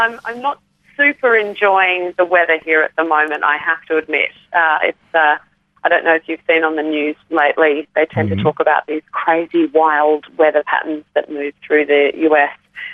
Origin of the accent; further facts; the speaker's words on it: Perth, Western Australia, Australia; I always make a point of coming back to my hometown of Perth.